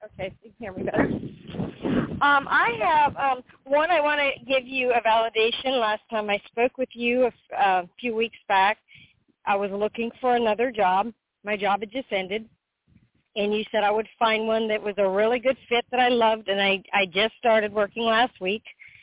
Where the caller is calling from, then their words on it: Florida, United States; and I'm calling from Florida.